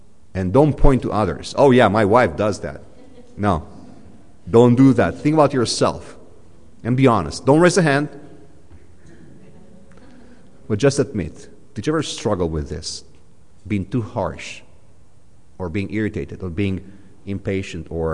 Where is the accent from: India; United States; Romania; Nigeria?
Romania; now in Newmarket, Canada; I come from Romania.